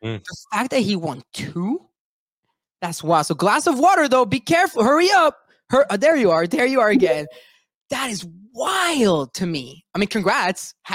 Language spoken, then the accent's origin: English; Montreal, Quebec, Canada; Dude, I am from Canada. I'm from Montreal.